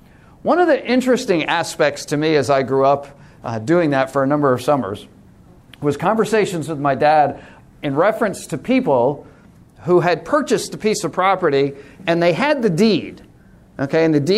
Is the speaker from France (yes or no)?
no; New York, United States; Now, for us, I grew up on Eastern Long Island.